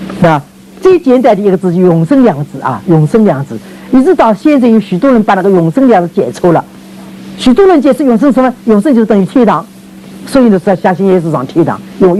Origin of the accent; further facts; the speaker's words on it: China; 我们中国人讲孝道的时候啊